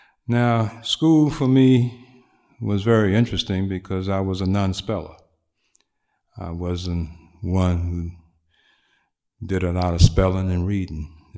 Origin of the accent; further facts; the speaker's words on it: Washington, District of Columbia, United States; We came to Washington, D.C. to live. And I was raised right in Washington, D.C. at 9th and S Street. I went to Grimke, Garnet Patterson, Old Dunbar.